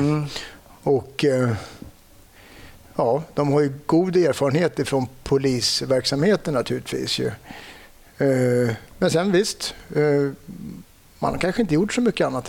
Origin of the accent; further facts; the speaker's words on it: Stockholm, Stockholm County, Sweden; Jag är uppvuxen söder om Stockholm, Långbro, Älvsjö. Mm. Och jag har flyttat tillbaka i mitt föräldrahem också.